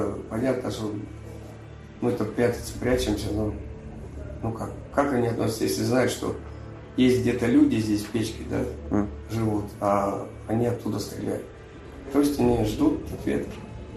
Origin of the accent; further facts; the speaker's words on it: Mariupol, Donetsk Oblast, Ukraine; С Мариуполя.